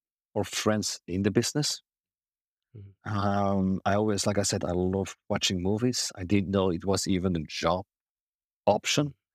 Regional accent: Belgium; I'm from Belgium. I'm a black belt Shotokan karate like Jean-Claude Van Damme.

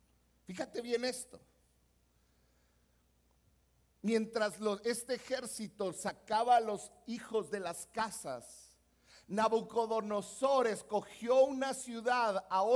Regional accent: Mexico; Gracias a Dios somos mexicanos, Raciel.

